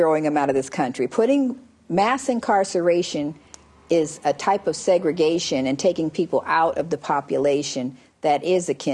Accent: Los Angeles, California, United States; So, in my experience growing up in Los Angeles, let's talk about the gangs.

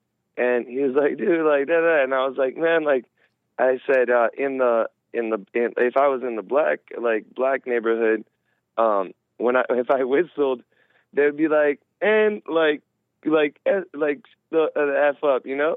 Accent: East Los Angeles, California, United States; I grew up in East

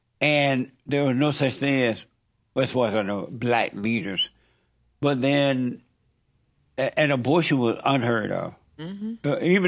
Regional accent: Alabama, United States; I mentioned earlier I'm from Alabama. I grew up in Alabama on a plantation down there in Alabama.

